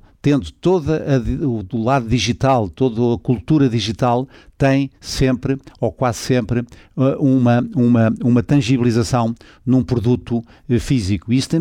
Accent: Lisbon, Portugal; e eu que sou do Sul, embora viva cá no Norte, e sinto-me até com netas nascidas cá no Norte, eu sinto-me minhoto, uma neta nascida em Braga e outra neta nascida na Póvoa de Varzim, e sendo Lisboa até Alfacinha, mudei-me há uns anos para viver de tempo inteiro

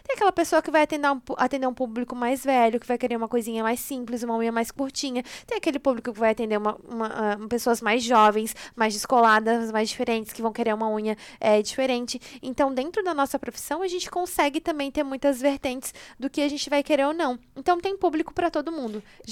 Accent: Brazil; moved away as an adult; quando eu saí do Brasil, por exemplo, falando em questão de valores, eu já ganhava mais de 10 mil reais fazendo unhas no Brasil.

